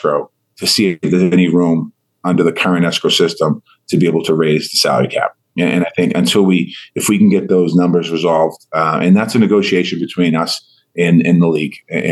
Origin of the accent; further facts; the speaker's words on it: Boston, Massachusetts, United States; It's my hometown where I'm from.